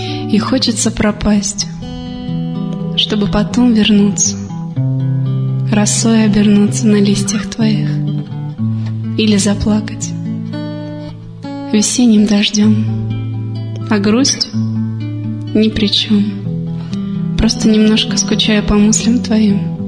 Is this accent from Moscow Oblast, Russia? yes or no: no; Tutayev, Yaroslavl Oblast, Russia; born there; Родилась я не здесь, родилась я в Тутаеве, Ярославской области.